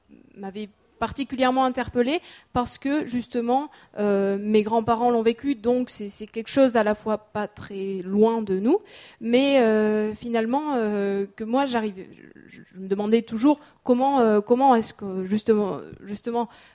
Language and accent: French; South-West France, France; Et donc moi je suis pas du tout alsacienne, justement je viens du sud-ouest de la France